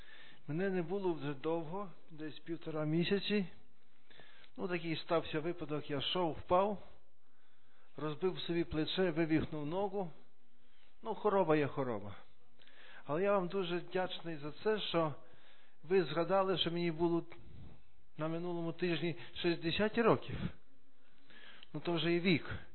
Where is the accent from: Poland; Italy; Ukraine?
Poland; Ukrainian is a second language; ми, поляки, не святкуємо день народження, у нас святкують іменини